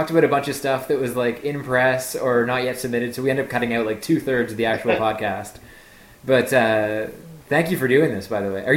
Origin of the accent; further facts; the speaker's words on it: New Brunswick, Canada; Dude, I'm from New Brunswick.